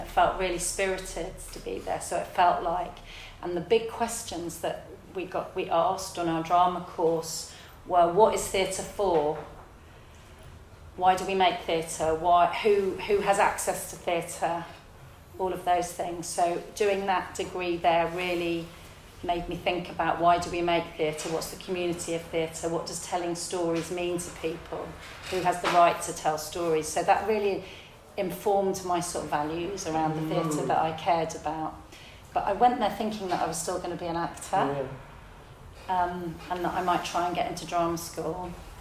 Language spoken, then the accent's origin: English; Croydon, London, United Kingdom; they were all from North London, they were all really cool, and I was from Croydon.